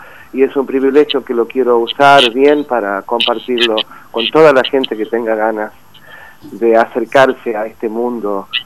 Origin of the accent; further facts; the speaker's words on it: Argentina; creo que soy el único argentino que lo integra